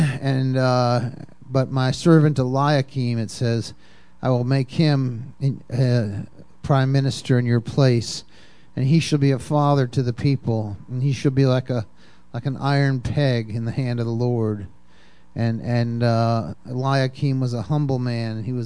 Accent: Massachusetts, United States; I come from Massachusetts, and I've been to Martha's Vineyard 100 times

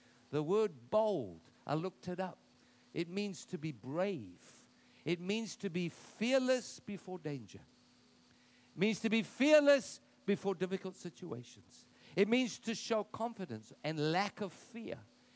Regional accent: South Africa; Well, let me tell you, man, I grew up in South Africa.

